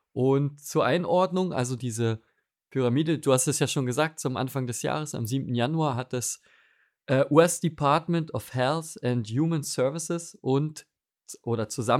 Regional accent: Berlin, Germany; bin auch aus Berlin

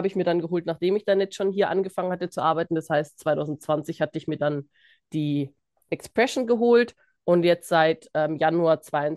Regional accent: Bavaria, Germany; Ich komme tatsächlich aus Bayern, aber meine Eltern sprechen auch hauptsächlich Hochdeutsch und dementsprechend hat sich das bei mir nicht so richtig durchgesetzt.

